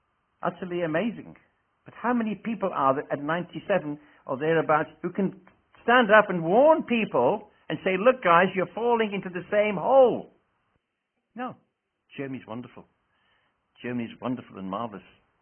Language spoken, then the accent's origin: English; Wales, United Kingdom; also born or lived in Scotland / England / Rhodesia / South Africa; I was born in Scotland, reared in Wales, reared up then in England, then went down to Rhodesia, went to South Africa, came back here, went back to South Africa, came back here, kind of mixed up.